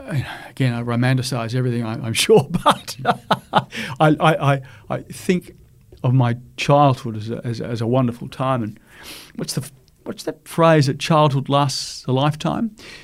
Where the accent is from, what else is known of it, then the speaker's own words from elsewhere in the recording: Canberra, Australian Capital Territory, Australia; I grew up there. I was born in Canberra